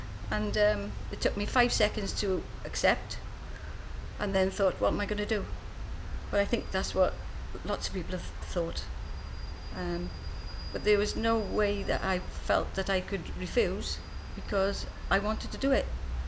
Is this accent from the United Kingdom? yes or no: yes; Newport, Wales, United Kingdom; I'm 52, and I come from Newport in Wales.